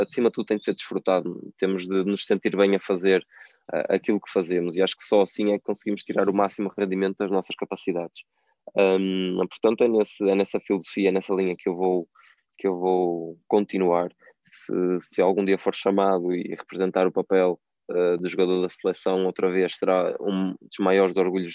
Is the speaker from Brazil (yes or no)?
no; Portugal; fico felicíssimo como português e como amigo deles.